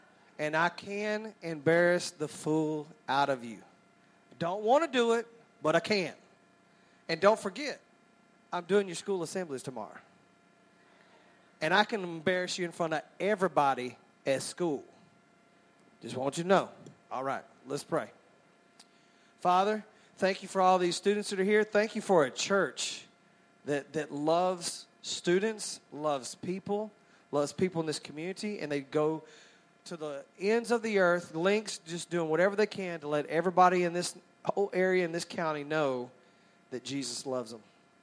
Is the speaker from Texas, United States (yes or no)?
yes; Texas, United States; I said, Barry, I'm from Texas. How am I going to know about Cry Baby Bridge all the way down to Mobile, Alabama?